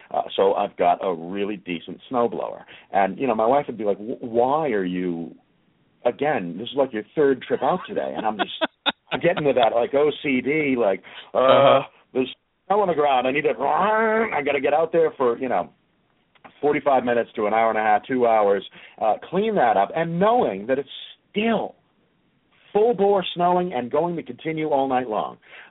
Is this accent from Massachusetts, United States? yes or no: yes; Newton, Massachusetts, United States; I'm from Massachusetts. I grew up in the Boston area.